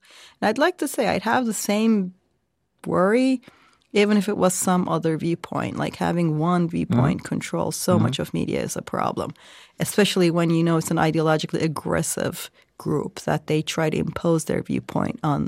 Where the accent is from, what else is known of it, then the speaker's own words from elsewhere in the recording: Turkey; I grew up in Turkey, right? So in the 90s.